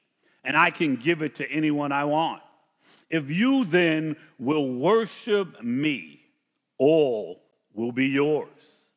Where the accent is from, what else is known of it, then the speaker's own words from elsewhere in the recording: Brooklyn, New York, United States; So I grew up in Brooklyn, and I was thinking about that this morning.